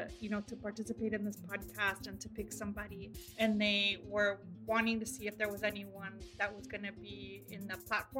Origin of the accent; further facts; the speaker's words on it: Tijuana, Baja California, Mexico; I grew up in Tijuana also